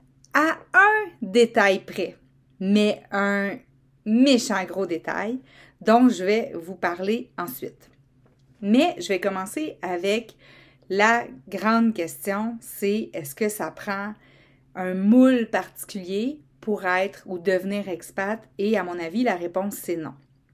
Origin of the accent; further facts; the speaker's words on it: Quebec, Canada; même si on est tous Québécois, qu'on vient du Québec, que notre passeport est canadien.